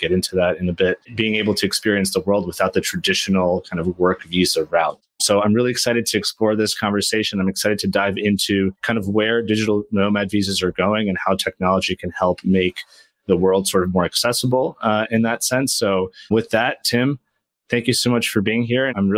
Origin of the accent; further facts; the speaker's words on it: New York, United States; So I'm from New York.